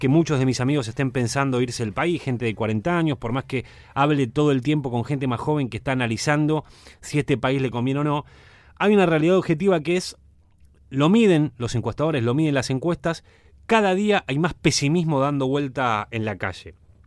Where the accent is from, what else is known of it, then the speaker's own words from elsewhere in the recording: Argentina; somos 40 millones argentinos